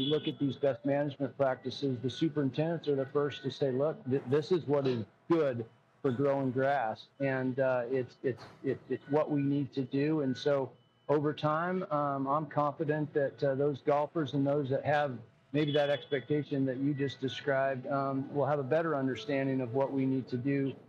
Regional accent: Arizona, United States; I grew up in Arizona, and it's a hot place.

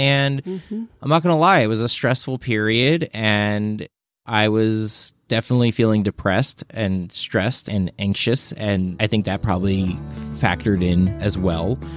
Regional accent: New York, United States; And my wife got a great job opportunity in the city here in New York, and I'm a New Yorker.

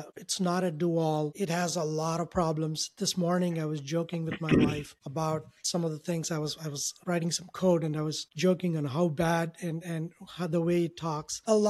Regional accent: India; moved away as an adult; Originally, I moved from India in the year 2000. College here.

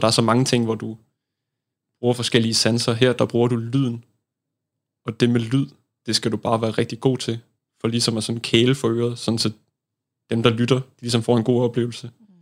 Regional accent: Odense, Region of Southern Denmark, Denmark; Jamen, som sagt, så er jeg vokset op i Odense med min mor og far.

